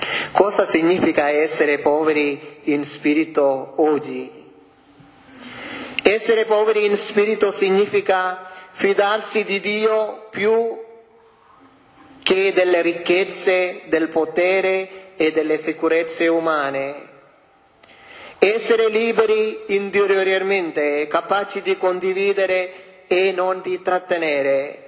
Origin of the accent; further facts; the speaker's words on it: India; now in Italy; Io vengo dall'India